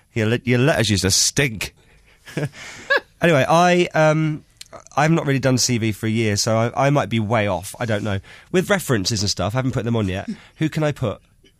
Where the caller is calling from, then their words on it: London, United Kingdom; I'm in London.